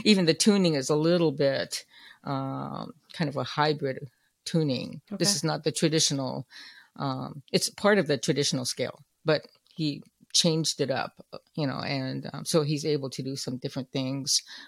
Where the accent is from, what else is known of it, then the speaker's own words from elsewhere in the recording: Oakland, California, United States; I'm growing up in Oakland, California. I'm exposed to, you know, actually mostly rhythm and blues and soul